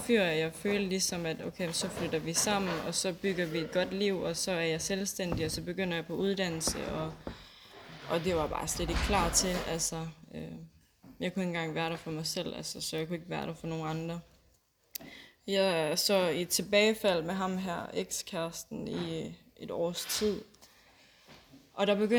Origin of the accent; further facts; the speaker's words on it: Zealand, Denmark; moved away; Og derfor så vil jeg så at blive boende her i Jylland. Jeg kommer fra Sjælland af normalt.